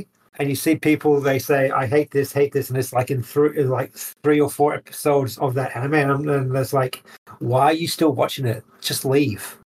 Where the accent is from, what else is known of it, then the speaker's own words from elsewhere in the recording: United States; I can't even say that word. I'm American.